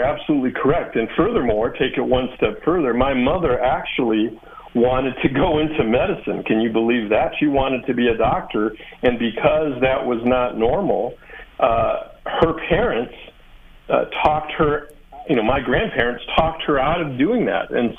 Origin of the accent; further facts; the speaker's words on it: Crown Point, Indiana, United States; And The rest is history, growing up in Crown Point, Indiana.